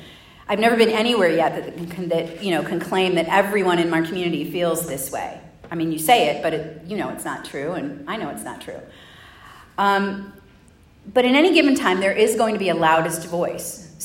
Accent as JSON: {"language": "English", "town": "Chicago", "region": "Illinois", "country": "United States", "said": "I'm from Chicago. Can't tell you how many people call me on a regular basis and ask me if I've been shot this week."}